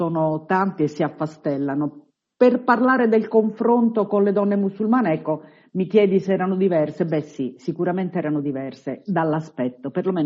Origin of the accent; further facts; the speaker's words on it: Tripoli, Tripoli District, Libya; now in Rome, Italy; essere di una cultura altra, cioè sono di Tripoli e non sono di Roma, sono ebrea e non sono tutto il resto, rispetto agli ebrei romani sono tripolina e non ero romana, poi in realtà mi sono mescolata molto.